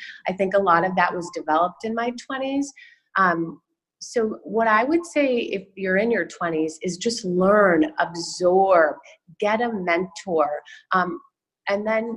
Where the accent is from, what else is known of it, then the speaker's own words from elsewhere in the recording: Chicago, Illinois, United States; I was born and raised in Chicago, and I came out to USD. I had never stepped foot in California except once in Palm Springs.